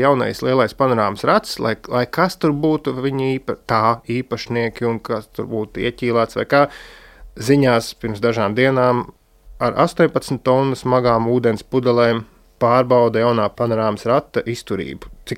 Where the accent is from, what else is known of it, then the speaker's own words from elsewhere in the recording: Sigulda, Sigulda Municipality, Latvia; es kā siguldietis